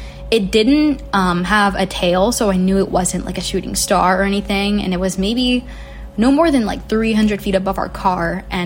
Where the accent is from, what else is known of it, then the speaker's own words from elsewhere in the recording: Virginia Beach, Virginia, United States; And one of the pilots actually who told his story was Ryan Graves, and he's from Virginia Beach, my hometown.